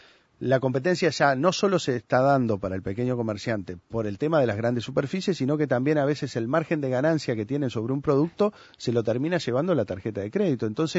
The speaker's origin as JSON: {"language": "Spanish", "region": "Canelones", "country": "Uruguay", "said": "yo soy de Canelones, vivo en la costa"}